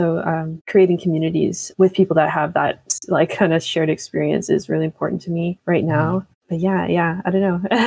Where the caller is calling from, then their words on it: Ontario, Canada; I'm in Canada, in Ontario